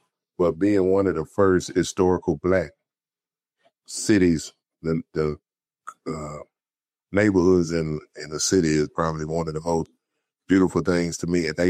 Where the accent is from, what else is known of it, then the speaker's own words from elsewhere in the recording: Memphis, Tennessee, United States; also born or lived in Newport / Milwaukee / California; I was born in Newport, Rhode Island. But by the age of 5, I had moved here to Memphis. And then we moved to Milwaukee for about 2 years. Then we came back.